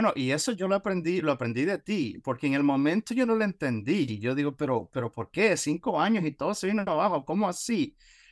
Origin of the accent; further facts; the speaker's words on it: Honduras; moved away as an adult; now in Florida, United States; originalmente soy de Honduras. A los 18 años yo emigro de mi país a la Florida, aquí en los Estados Unidos.